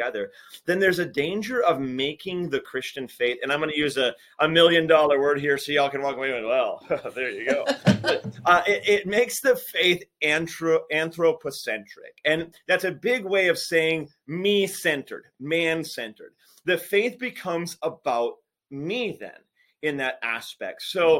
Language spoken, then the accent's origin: English; North Dakota, United States; I'm from North Dakota. I serve now in North Dakota.